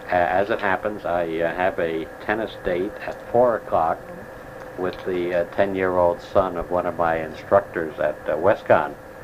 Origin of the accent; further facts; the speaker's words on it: Aruba; When he learned I came from Aruba, he asked me if I knew two girls who had gone from the normal school to teach there.